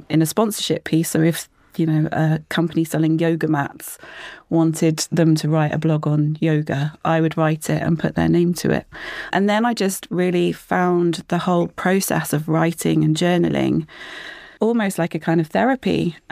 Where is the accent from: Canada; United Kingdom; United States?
United Kingdom; Plymouth, South West England; we moved back to Plymouth. I'm a Plymouth girl, but I moved away for a while.